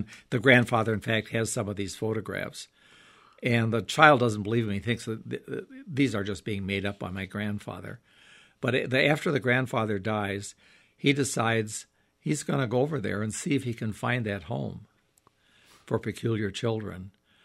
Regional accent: Minnesota, United States; I love Minnesota mysteries because I grew up in Minnesota.

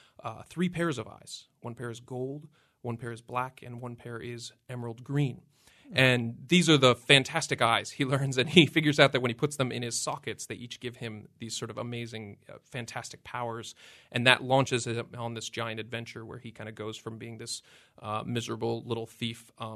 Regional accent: Vancouver, British Columbia, Canada; yeah, I grew up in Vancouver

